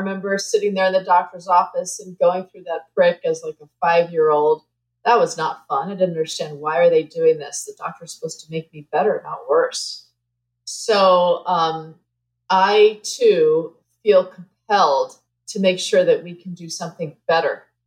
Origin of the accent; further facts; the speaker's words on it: New Jersey, United States; I grew up in New Jersey, and my dad worked as a marine biologist, so I grew up on a houseboat that was like totally full of mold.